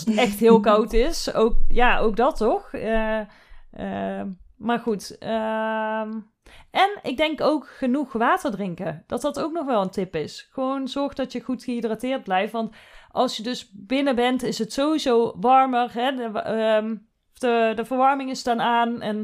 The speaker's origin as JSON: {"language": "Dutch", "country": "Netherlands", "said": "Als Nederlander heb je niet zomaar die spijkerbanden."}